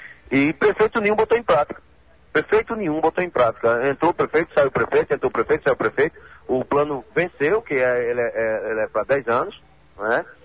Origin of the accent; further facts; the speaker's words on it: Santa Cruz do Capibaribe, Pernambuco, Brazil; até porque nós somos de Santa Cruz do Caparibe, sabemos dos problemas